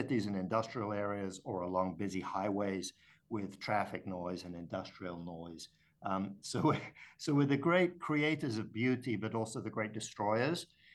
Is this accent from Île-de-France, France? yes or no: yes; Paris, Île-de-France, France; I grew up actually in France, in Paris, in an apartment building. But I hadn't been back to Paris in decades